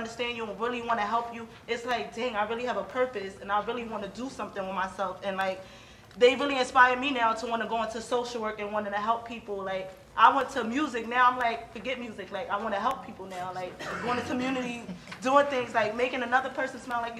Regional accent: Harlem, New York, United States; and I'm from Harlem.

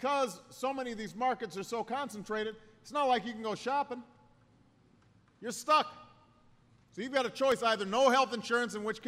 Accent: Illinois, United States; In my home state of Illinois, rates are going up by as much as 60%.

